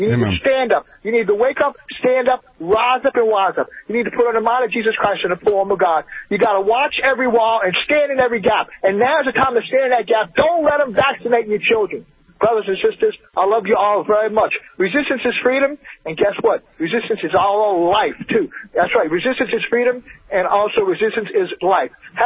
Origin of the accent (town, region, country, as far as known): Louisiana, United States; accent: Cajun